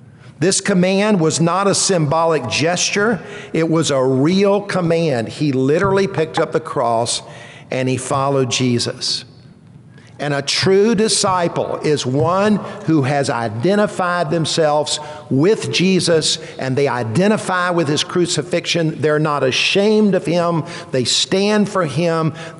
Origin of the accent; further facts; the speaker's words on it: Columbia, South Carolina, United States; I grew up in Columbia, South Carolina. I went to a public high school. I went to a public university.